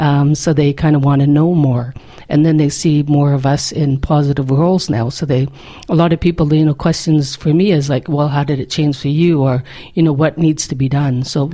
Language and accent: English; West Coast, Canada; Everyone thinks, I'm from the West Coast, so we have very unique culture, and everybody thinks, you know, we're all, you know, Plains Indians, and we wander across the plains.